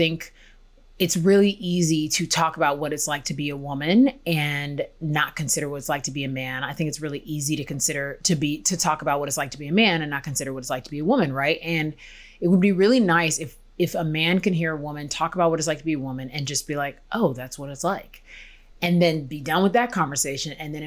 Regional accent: United States; so from being a Nigerian American

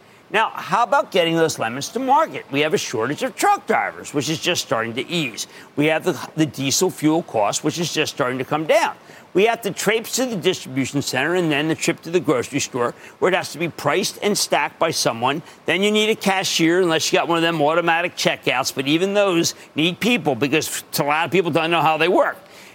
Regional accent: Pennsylvania, United States; Let's go to Walter in my home state of Pennsylvania.

